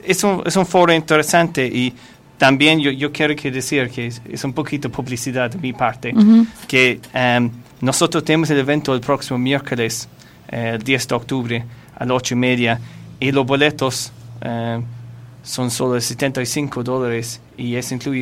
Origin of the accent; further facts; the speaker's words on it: Ireland; Spanish is a second language; Yo soy irlandés y yo he visto los problemas que ha pasado en Europa